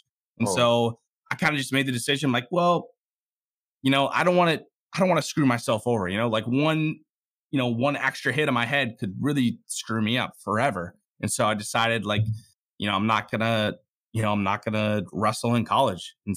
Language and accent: English; Minnesota, United States; I grew up in Minnesota. I graduated in 2014 in central Minnesota.